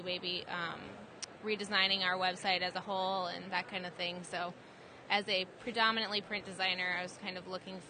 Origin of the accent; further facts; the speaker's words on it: Montana, United States; I'm from Montana. We estimate low, I don't know.